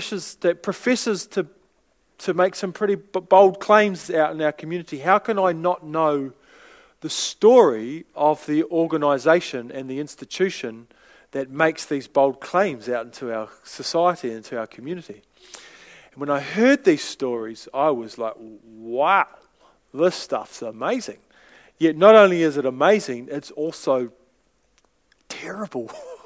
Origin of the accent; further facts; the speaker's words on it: Palmerston North, Manawatū-Whanganui, New Zealand; born there; also born or lived in Feilding / South Island; I was born in Palmerston North, right? Started going to church at Ashurst Anglican Church over there, and then shifted to Fielding, and then down to South Island.